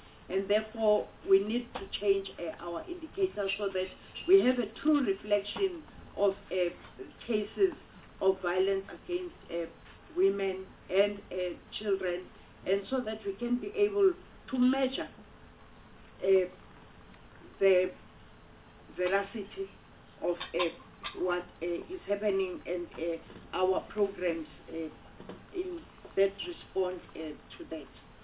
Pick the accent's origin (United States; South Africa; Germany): South Africa; maybe we should, as South African women, start fighting together